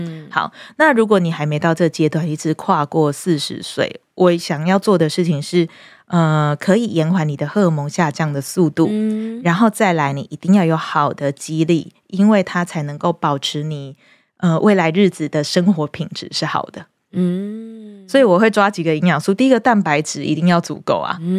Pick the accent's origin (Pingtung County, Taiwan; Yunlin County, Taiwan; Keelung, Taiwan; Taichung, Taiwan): Pingtung County, Taiwan; now in Taipei, Taiwan; 大家知道我是屏东人，我刚从屏东到台北的时候，我非常惊讶，